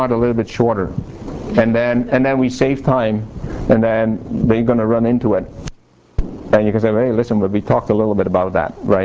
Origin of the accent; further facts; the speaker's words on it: Netherlands; but then I grew up in the Dutch system